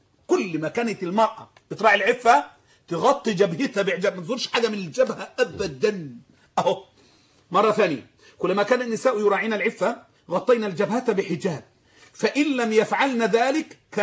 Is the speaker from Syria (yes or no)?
no; Egypt; ولكن بصفة خاصة في مصر، اللي عندنا في مصر